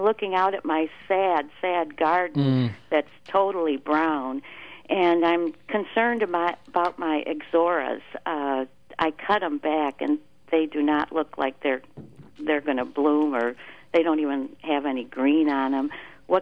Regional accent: Michigan, United States; I'm originally from Michigan, so maybe that's the problem.

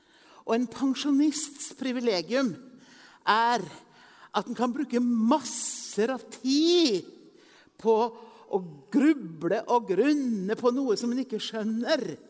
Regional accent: Innlandet, Norway; For jeg kommer fra Hedmarktoppen, og jeg trodde alle var der.

